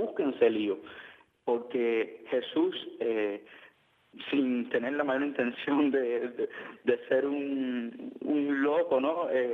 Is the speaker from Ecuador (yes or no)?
no; Cuba; los problemas y a las situaciones que nosotros como cubanos estamos enfrentando